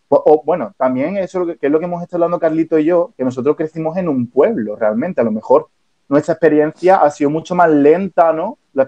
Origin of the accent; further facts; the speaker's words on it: Chiclana de la Frontera, Andalusia, Spain; Nosotros estamos contando nuestra experiencia de cómo nos criamos en Chiclana